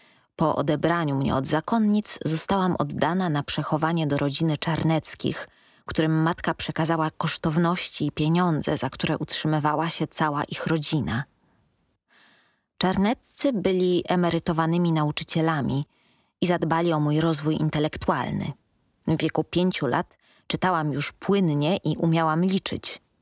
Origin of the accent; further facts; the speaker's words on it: Kraków, Lesser Poland, Poland; born there; Urodziłam się w Krakowie … Ojciec pochodził z Chyrowa, gdzie przed wojną mieszkali jego rodzice i część rodzeństwa